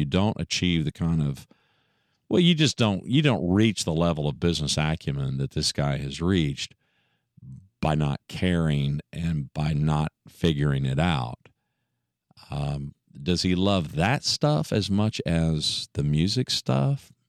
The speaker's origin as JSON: {"language": "English", "region": "Oklahoma", "country": "United States", "said": "I'm a kid from Oklahoma."}